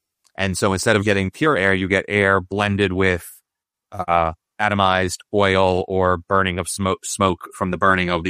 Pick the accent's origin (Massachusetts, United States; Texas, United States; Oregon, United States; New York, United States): New York, United States; New York City; I was from New York City, but, like, does that help?